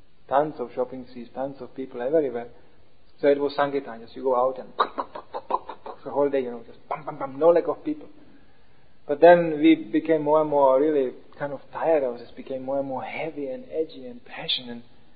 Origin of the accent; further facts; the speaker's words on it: Germany; English is a second language; Now, I grew up more in Germany and it was out of question to do such a thing.